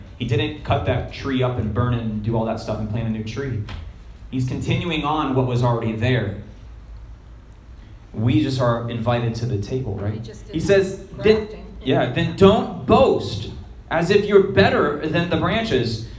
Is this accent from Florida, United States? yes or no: yes; Florida, United States; I grew up in Florida, you see these wild orange trees